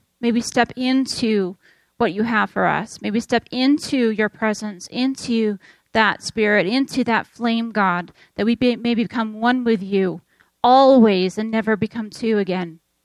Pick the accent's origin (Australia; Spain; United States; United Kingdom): United States; If I know that I am a woman, I know that I am American